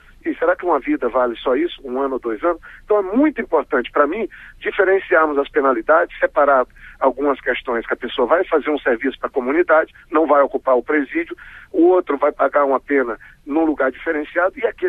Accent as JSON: {"language": "Portuguese", "region": "Acre", "country": "Brazil", "said": "Eu sou do Acre, senador pelo Acre."}